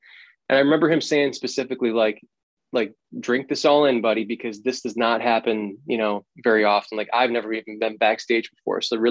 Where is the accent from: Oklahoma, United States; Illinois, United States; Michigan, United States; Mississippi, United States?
Illinois, United States; Chicago; now in Nashville, United States; I'm from Chicago, originally, and now I'm living in Nashville, Tennessee.